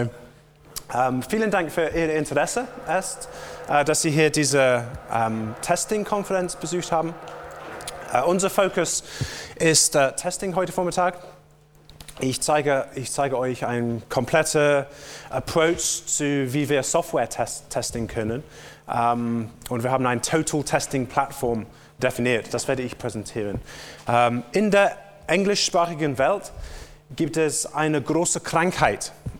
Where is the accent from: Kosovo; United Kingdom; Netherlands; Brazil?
United Kingdom; England; German is a second language; Wie Sie wahrscheinlich von meinem Akzent hören können, komme ich nicht aus Deutschland, sondern komme auch aus der Insel, aus Großbritannien. Und ich werde versuchen, diesen Vortrag auf Deutsch zu geben.